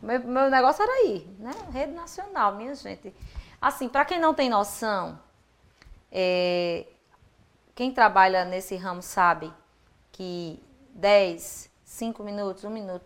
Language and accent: Portuguese; São Domingos do Cariri, Paraíba, Brazil; Isso foi lá na minha cidade de São Domingos do Cariri, no São João de lá.